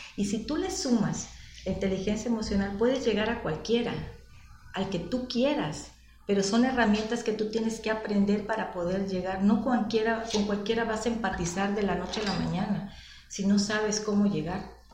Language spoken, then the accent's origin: Spanish; Mexico; de hecho los mexicanos somos bien inteligentes, bien vivos, bien listos